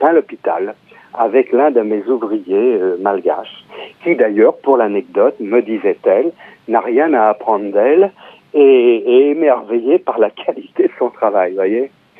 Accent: France; vous savez, souvent en France, c'est mon pays, je suis français

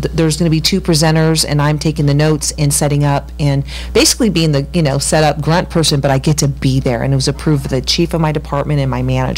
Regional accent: Martinez, California, United States; I'm from Martinez, Coco County, Pacheco girl. And we were going to, so this is the 70s and part of the early 80s. We lived in Martinez

